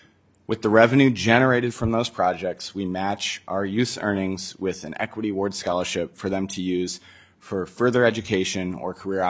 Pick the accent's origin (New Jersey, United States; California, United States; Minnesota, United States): Minnesota, United States; Minneapolis; the first expansion site of this programming in my hometown of Minneapolis.